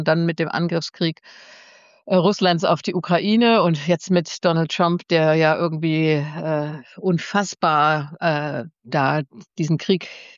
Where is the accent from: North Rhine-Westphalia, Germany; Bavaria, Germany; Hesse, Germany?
Hesse, Germany; Allendorf; also born or lived in Marburg; aufgewachsen sind wir in Allendorf und Allendorf ist ein ein Mischgebilde. Ja, das war die größte Munitionsfabrik der Nazis.